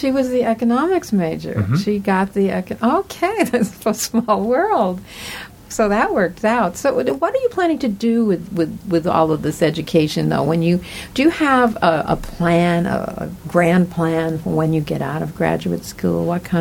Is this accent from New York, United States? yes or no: yes; New York, United States; also born or lived in New England; I know I had it big time because I grew up in New York and New England, and much as I loved it back there, I wanted to see something else.